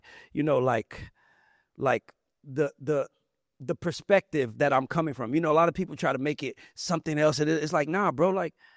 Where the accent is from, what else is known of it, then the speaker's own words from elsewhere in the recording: New York, United States; now in Atlanta, United States; Okay, so let me clear it up, because I do say I'm from New York.